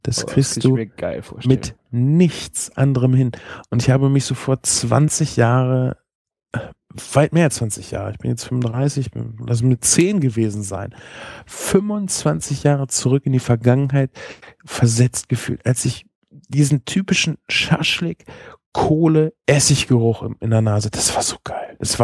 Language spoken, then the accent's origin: German; Espelkamp, North Rhine-Westphalia, Germany; wir kommen ja eigentlich aus Espelkamp. Das ist eine Flüchtlingsstadt.